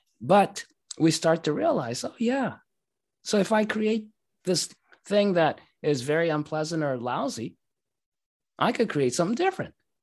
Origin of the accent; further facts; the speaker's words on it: Japan; Of course, I grew up in Japan, you know, and everyone's very, very polite and respectful.